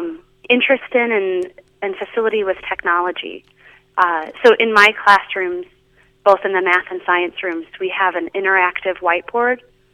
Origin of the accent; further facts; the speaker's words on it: South Bend, Indiana, United States; No, I grew up in South Bend, Indiana.